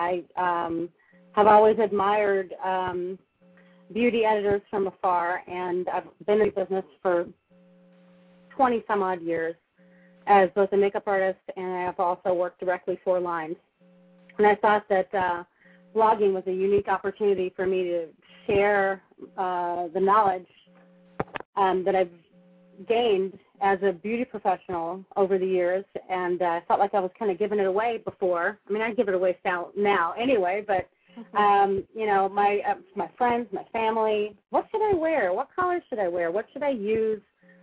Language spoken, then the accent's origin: English; Los Angeles, California, United States; my grandmother lied to us when I was growing up in Los Angeles